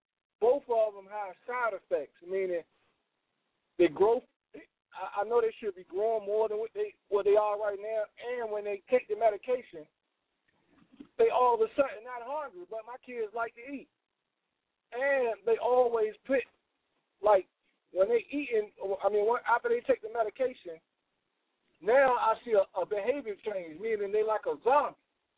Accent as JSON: {"language": "English", "town": "Norfolk", "region": "Virginia", "country": "United States", "said": "I'm from Norfolk, Virginia."}